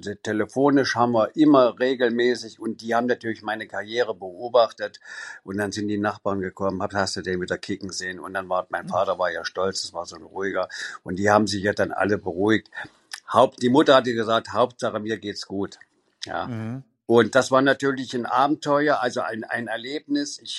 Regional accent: Sangerhausen, Saxony-Anhalt, Germany; Ich komme ja aus Sangerhausen, da bin ich geboren, 10 Jahre da gelebt.

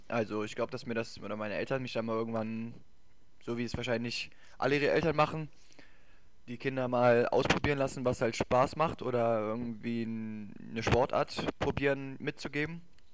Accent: North Rhine-Westphalia, Germany; Also ich komme ja nicht direkt aus Berchtesgladbach direkt, sondern aus dem Stadtteil wie Berchtesgladbach

